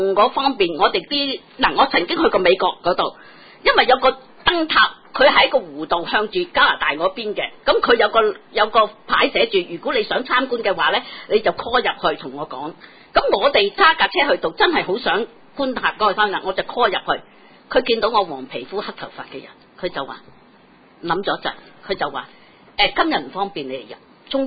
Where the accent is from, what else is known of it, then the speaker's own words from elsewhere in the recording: Zhongshan, Guangdong, China; 我系中山人，